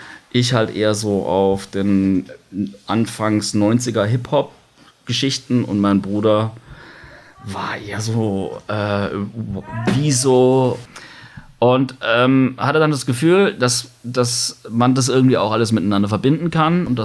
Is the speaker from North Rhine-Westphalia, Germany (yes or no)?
no; Baden-Württemberg, Germany; Aber ich komme halt aus Countryside-Verhältnissen. Die Schweizer kennen es vielleicht, die Verlängerung aus Basel raus, wenn man nach Deutschland fährt. 60 Kilometer weiter irgendwie so den Vorberg befahren. Und da passiert halt nicht so viel, würde ich sagen.